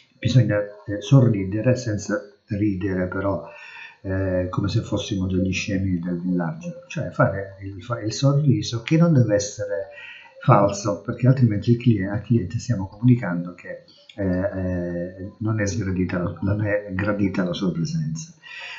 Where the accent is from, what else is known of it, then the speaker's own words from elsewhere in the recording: Calabria, Italy; accent: Calabrian; marcando il nostro accento calabrese, visto che noi siamo calabresi